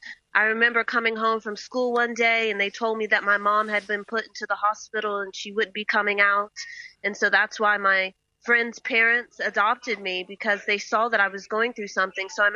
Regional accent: Roanoke, Virginia, United States; And I wanted to do Baltimore because I am American, as you know. I'm from Roanoke, Virginia, as you just stated.

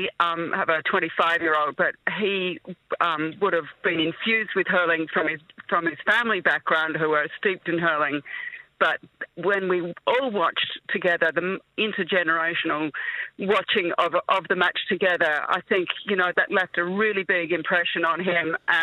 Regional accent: Tasmania, Australia; now in Clonmel, Ireland; I'm originally from Tasmania. I married the Irishman, and you know, my kids are Irish

